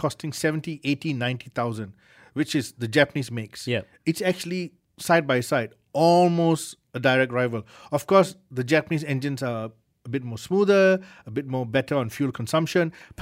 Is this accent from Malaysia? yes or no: yes; Malaysia; I'm Malaysian and I love being Malaysian.